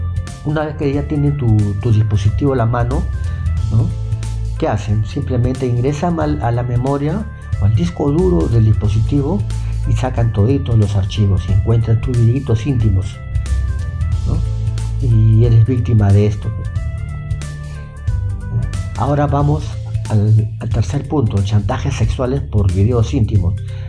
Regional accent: Peru; Bueno, yo soy de Perú, vivo en Lima, entonces no tengo idea

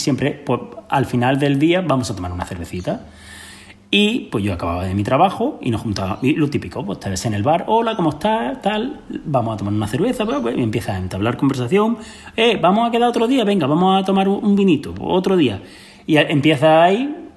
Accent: Granada, Andalusia, Spain; Yo soy de Granada. Soy de Granada y mi madre de la Alpujarra, de un pueblo pequeñito llamado Ubión, de la Alpujarra.

